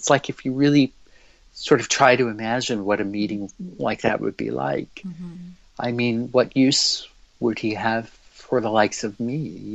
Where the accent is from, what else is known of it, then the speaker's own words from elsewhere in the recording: Memphis, Tennessee, United States; I'm from Memphis and I write a lot about Memphis stuff